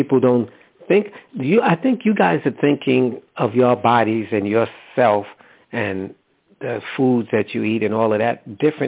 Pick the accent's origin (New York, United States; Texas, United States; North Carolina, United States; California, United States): New York, United States; I grew up in New York. And so there was always White Castle in the white neighborhood.